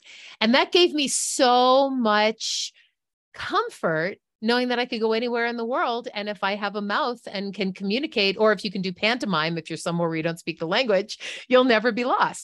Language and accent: English; Marblehead, Massachusetts, United States; I was born on the coast in Massachusetts. Actually, I was born in Salem, so I am a witch.